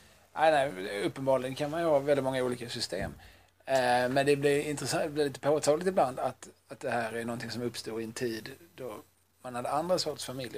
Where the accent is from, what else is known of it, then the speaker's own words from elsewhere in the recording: Skåne, Sweden; I Skåne ja. Säger vi ju nästkusin.